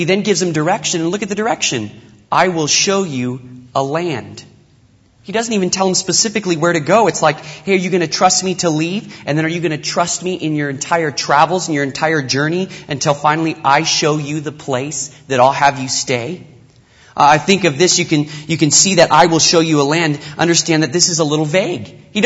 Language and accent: English; United States; born there; be here in the United States, understand my home country, being born here